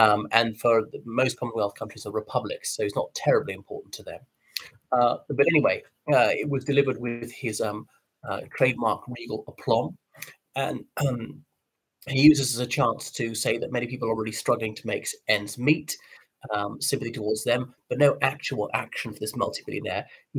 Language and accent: English; Ireland; from Ireland.